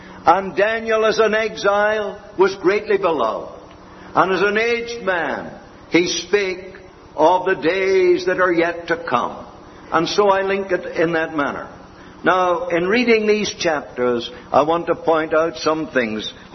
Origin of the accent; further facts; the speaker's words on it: Lurgan, Northern Ireland, United Kingdom; born there; I remember in this very place where I was born, for I was born in Lurgan, and round these villages here